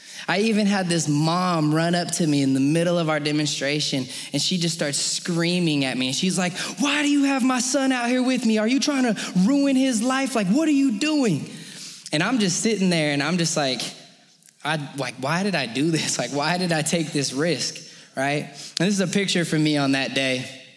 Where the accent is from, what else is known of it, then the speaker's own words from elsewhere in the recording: Colorado Springs, Colorado, United States; So I'm from Colorado Springs originally. And I went out to college in the middle of a nowhere town in western Kansas.